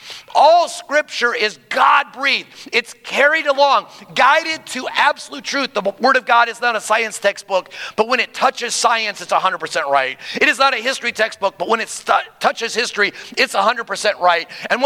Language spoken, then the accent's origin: English; United States; I literally, as an American, they invited a bunch of Americans from Ramstein to sit there.